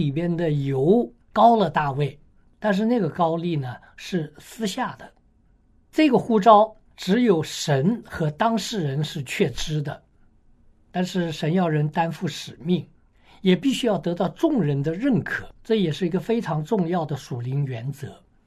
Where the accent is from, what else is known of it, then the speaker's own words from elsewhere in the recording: China; 就像我们中国人也有很多那个古代的故事哈